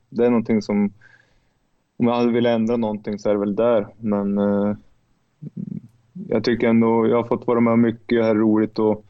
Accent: Sweden; moved away as an adult; now in Yaroslavl, Russia; En Audi kör jag hemma i Sverige och en Hyundai har jag här i Jaroslav.

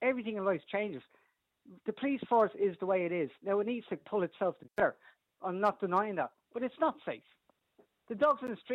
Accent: Dublin, County Dublin, Ireland; look, I'm from Stony Batter. It's a stone's throw away from the area.

